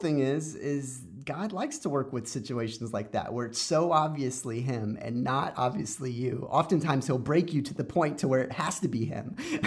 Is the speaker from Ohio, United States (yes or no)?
no; Texas, United States; So I'm back in the small town where I grew up in Texas, and I have my wife, and we're pregnant with our fourth daughter now.